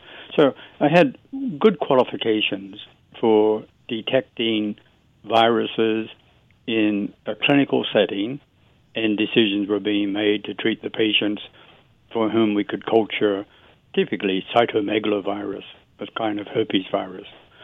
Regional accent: Australia; And I'd like to trace my origins back as an Australian. Went through medical school in Sydney

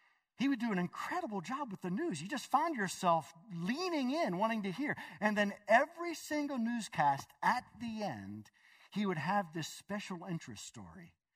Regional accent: Pennsylvania, United States; By the way, when I was growing up in Pennsylvania, during high school and college, during the summers, I built streets.

